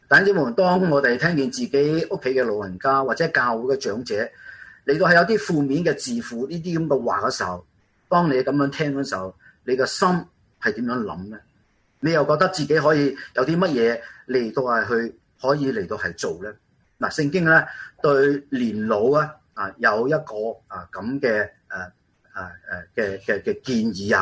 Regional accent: Guangdong, China; accent: Cantonese; 好像我们广东话讲的仲有得仲得仲有希望。

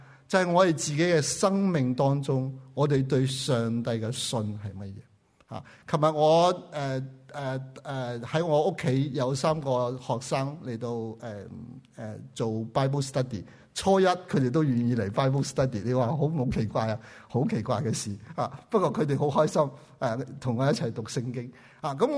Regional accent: Hong Kong; 如果你香港以前有句说话叫做每日笑一笑，什么世界更美妙啊。是吗？我不知道你有没有听过，但我就在那个年代长大

